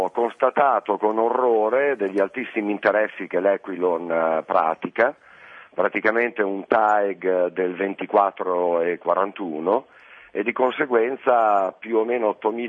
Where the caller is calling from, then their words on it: Casalecchio di Reno, Emilia-Romagna, Italy; Io le scrivo da Casalecchio di Reno, che è una bellissima cittadina alle porte di Bologna.